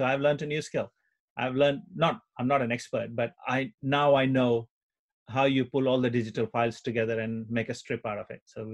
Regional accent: India; growing up in India, other than Indian food, you ate Chinese food quite a lot.

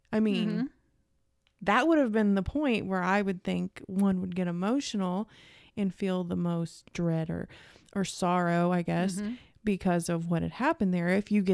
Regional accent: Missouri, United States; I'm from Missouri. You're going to have to show me.

